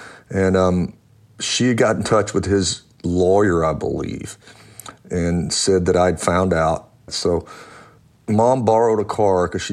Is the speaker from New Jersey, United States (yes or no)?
no; Louisiana, United States; I grew up in Louisiana, remember, and sort of, you know, in a rural community, and which was, it was a beautiful and great community.